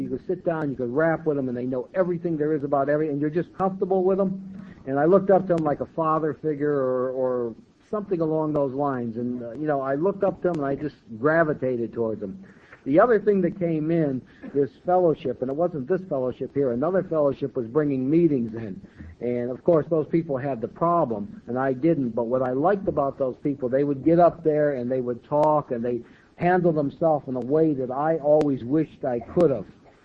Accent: New York, United States; I started using in 1944. I'm from New York, and I stopped using in 1960.

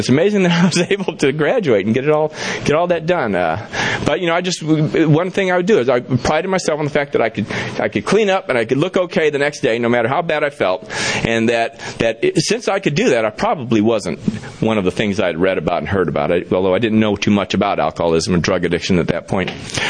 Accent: Hawaii, United States; also born or lived in Chicago; In Hawaii, we started smoking pot. That's where I lived. We moved from Chicago to Hawaii, and that's when I was in junior high or intermediate school there.

